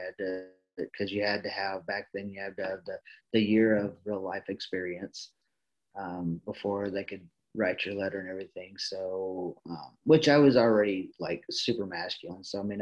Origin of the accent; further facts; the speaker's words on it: Ripley, Mississippi, United States; So I grew up in Ripley. I'm adopted.